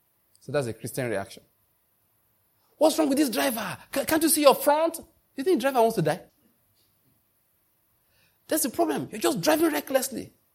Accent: Enugu, Enugu State, Nigeria; He called me a Lagos pastor. Number one, I came from Enugu.

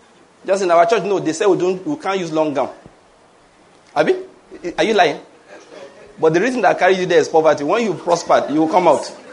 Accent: Western Nigeria, Nigeria; This is Eastern Nigeria. You know, maybe that's part of my issue. I grew up in the West.

